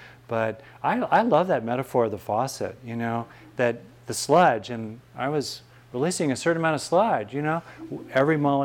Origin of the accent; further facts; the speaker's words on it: West Covina, California, United States; I grew up in West Covina, the armpit of Los Angeles. But anyway, in terms of smog, it was the center of the smog belt when I grew up. But still, basically it was tract homes laid on top of orange groves.